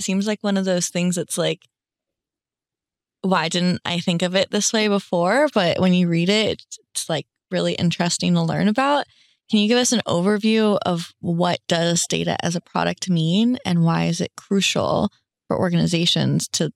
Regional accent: West Virginia, United States; I wasn't into the country era because I'm from West Virginia. And for some reason, I had a vendetta against anything country related because I was like, I'm a city girl in the middle of West Virginia.

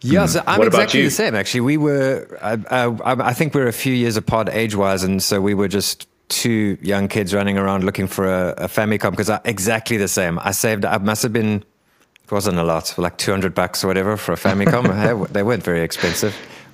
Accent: Cape Town, Western Cape, South Africa; and I grew up in Cape Town, so I still miss it.

